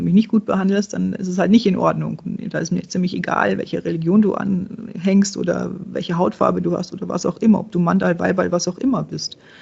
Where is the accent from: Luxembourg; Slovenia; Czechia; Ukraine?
Czechia; ich komme aus Tschechien, da gibt es ein schönes Sprichwort dafür.